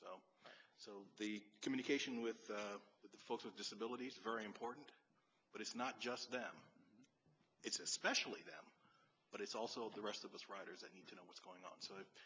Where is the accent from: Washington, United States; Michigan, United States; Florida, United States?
Florida, United States; Orlando; I'm from Orlando, so when there's an emergency drill, it involves